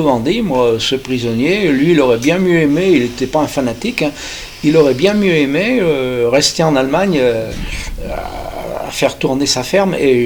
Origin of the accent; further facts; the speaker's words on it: Bourg-en-Bresse, Auvergne-Rhône-Alpes, France; born there; Je suis né à Bourg-en-Bresse.